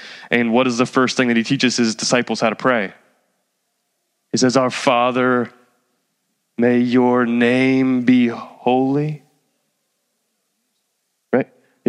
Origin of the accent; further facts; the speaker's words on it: New Jersey, United States; All right, I'm from Jersey. I could take it.